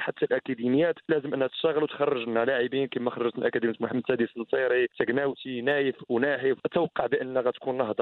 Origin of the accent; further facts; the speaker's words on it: Morocco; إحنا كلاعبين مغاربة محليين